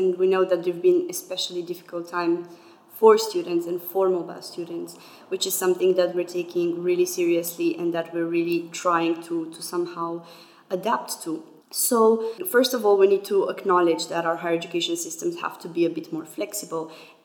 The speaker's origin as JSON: {"language": "English", "country": "Romania", "also_born_or_lived": "United Kingdom / Germany", "second_language": "English", "said": "I'm originally from Romania, and before that I lived in the UK and I was Erasmus in Germany."}